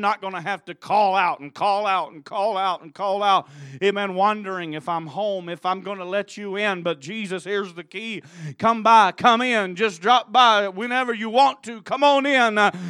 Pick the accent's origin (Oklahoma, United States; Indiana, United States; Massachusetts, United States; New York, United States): Oklahoma, United States; Tulsa; I'm from Tulsa